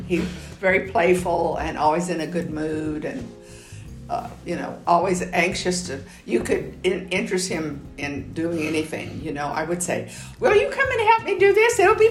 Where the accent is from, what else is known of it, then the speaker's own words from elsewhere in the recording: El Paso, Texas, United States; I grew up in the lower valley of El Paso, Texas.